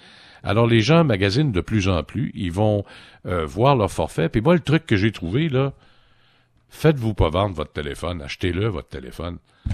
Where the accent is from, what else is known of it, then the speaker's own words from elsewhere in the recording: Quebec, Canada; grâce à la vaccination qui va très bon train chez nous au Québec comparativement aux autres provinces.